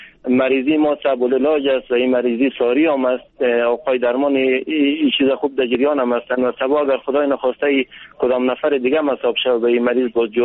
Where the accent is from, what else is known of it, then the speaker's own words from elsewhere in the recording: Bamyan, Afghanistan; now in Kabul, Afghanistan; من اصلیت از بامیان هستم، خانه من در کابل هست،